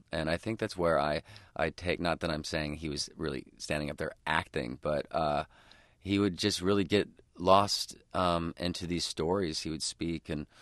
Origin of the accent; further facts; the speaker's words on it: Idaho, United States; throughout my entire life growing up in Idaho